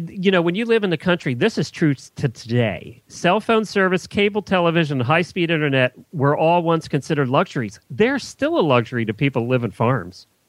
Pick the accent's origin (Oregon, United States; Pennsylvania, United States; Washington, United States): Pennsylvania, United States; born or raised there